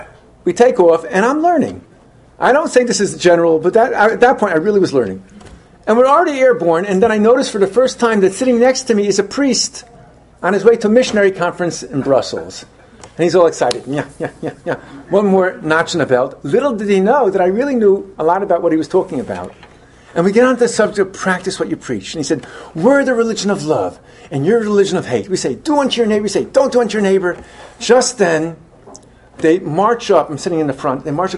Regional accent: Vienna, Austria; I'm originally from Vienna. I still have relatives there.

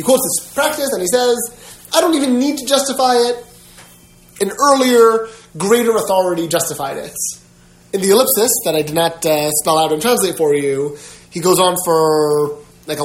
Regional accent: New York, United States; I don't recall that I've seen it growing up in New York, but I could be wrong.

